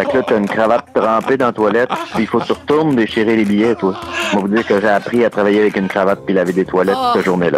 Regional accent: Trois-Rivières, Quebec, Canada; puis je viens de Trois-Rivières.

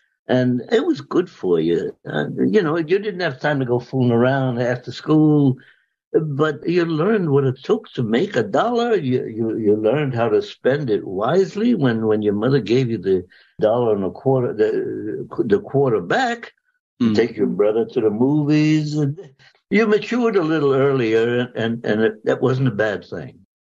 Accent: New York City, New York, United States; born there; I was born in New York City in 1925. You don't have to do the math. I'm 97 years old, but I'm still active. I went to school at PS22, Richmond on Staten Island.

